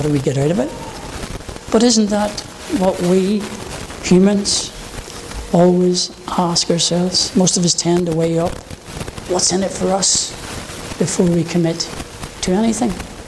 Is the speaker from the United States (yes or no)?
no; Northern Ireland, United Kingdom; Being an Irishman, July, we always have that song, you know